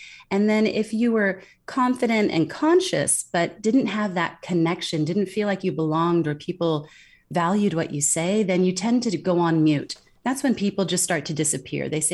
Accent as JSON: {"language": "English", "region": "California", "country": "United States", "tie": "born or raised there", "moved": "as an adult", "lives_now": "Singapore", "said": "I'm based in Singapore. I've been living abroad for 20 years, born and raised in California"}